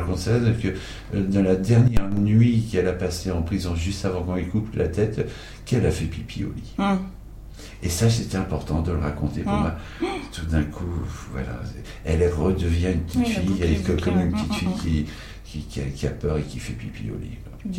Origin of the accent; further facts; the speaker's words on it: Normandy, France; now in Brittany, France; moi je suis un Normand, je suis venu en Bretagne, et mes copains, maintenant, bretons, ils disent que je deviens plus breton qu'eux